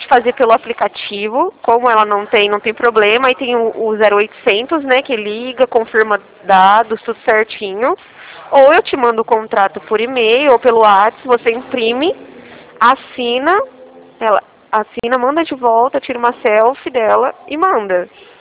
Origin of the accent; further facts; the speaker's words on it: Presidente Prudente, São Paulo, Brazil; Que eu sou de Presidente Prudente, né?